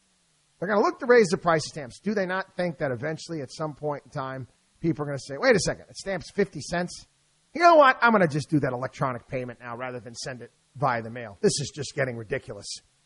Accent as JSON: {"language": "English", "town": "Albany", "region": "New York", "country": "United States", "tie": "born or raised there", "said": "Again, growing up in Albany, New York was akin to growing up in, I guess, like France"}